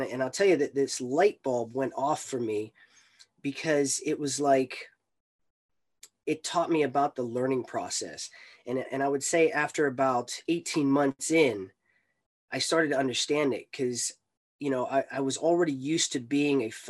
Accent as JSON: {"language": "English", "country": "United States", "tie": "born or raised there", "said": "I grew up in the States, obviously born and raised, American as you could possibly be."}